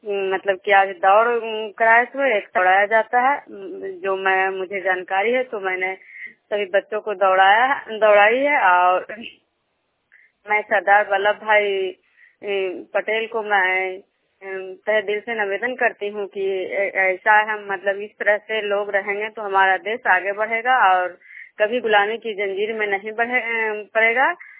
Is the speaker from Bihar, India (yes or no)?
yes; Khajura, Bihar, India; मैं बिष्णुपुर ग्राम खजुरा पंचायत नालंदा जिला नवीन प्रखंड की निवासी हूँ।